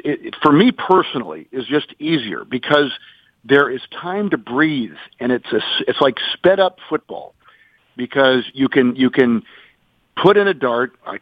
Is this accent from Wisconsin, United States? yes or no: yes; Green Bay, Wisconsin, United States; I grew up in a football family. I grew up in Green Bay.